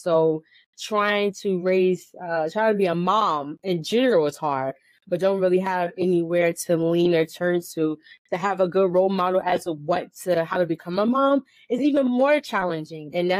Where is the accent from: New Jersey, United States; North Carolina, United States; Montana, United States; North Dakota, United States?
New Jersey, United States; So I was born in New Jersey. I grew up in New Jersey, and I moved around a lot.